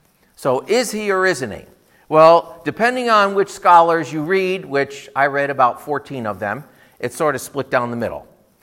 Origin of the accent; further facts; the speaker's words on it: Rochester, New York, United States; When I came here, I was from Rochester, New York, and I came here and I was sent from my church, the Fairport Community Church, to here.